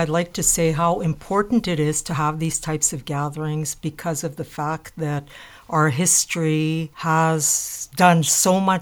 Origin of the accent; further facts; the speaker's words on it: Manitoba, Canada; I grew up in Lake Manitoba Treaty 2 First Nation.